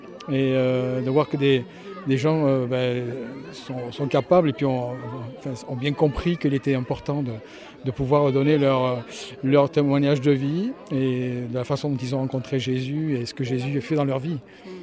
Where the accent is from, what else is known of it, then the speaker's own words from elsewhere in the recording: Nouvelle-Aquitaine, France; Alors moi je viens de la vallée d'Aspe, de la paroisse de Sarens.